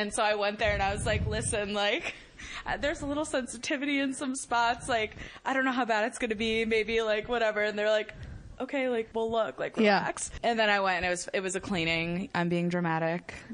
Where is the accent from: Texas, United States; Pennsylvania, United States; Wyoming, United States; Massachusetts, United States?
Massachusetts, United States; Well, I'm from Massachusetts.